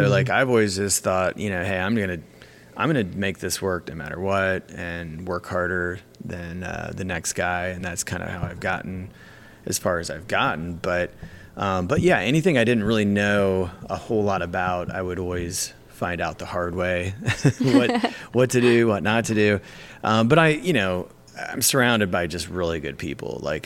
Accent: Vandalia, Ohio, United States; No, so I'm from Vandalia, actually, originally.

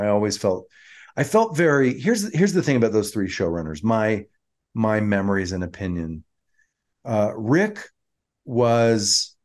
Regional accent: North Carolina, United States; born there; I was born in North Carolina and I talked about it a lot.

